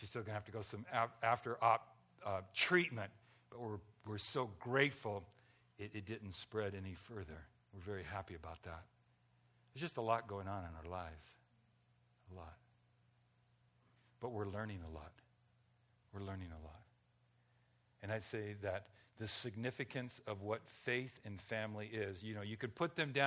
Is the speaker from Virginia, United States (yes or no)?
no; Pico Rivera, California, United States; we grew up in Pico Rivera, and that's kind of the roots and where we live and whatever else.